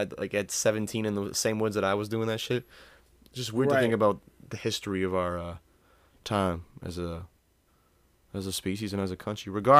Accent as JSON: {"language": "English", "region": "New England", "country": "United States", "said": "we're new from New England, and we're human, and we're all addicted to sugar."}